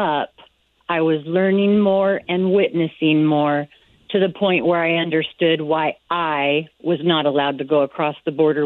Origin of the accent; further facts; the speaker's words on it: Yuma, Arizona, United States; And I would like you to know how hot it was where I grew up in Yuma, Arizona, in the 60s, 70s, and 80s.